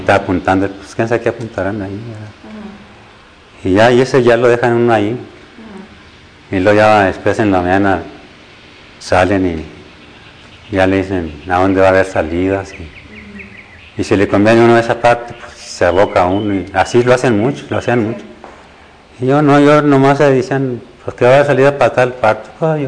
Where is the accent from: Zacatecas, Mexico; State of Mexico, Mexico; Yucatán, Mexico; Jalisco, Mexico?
Zacatecas, Mexico; yo iba allá a mi tierra, a Zacatecas.